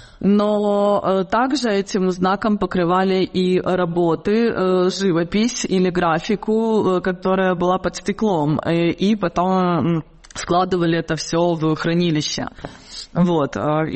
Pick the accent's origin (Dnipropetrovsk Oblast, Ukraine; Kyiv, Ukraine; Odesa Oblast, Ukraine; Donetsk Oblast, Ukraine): Odesa Oblast, Ukraine; Odesa; born there; moved away; я тоже родилась в Одессе, но переехала и стала эмигранткой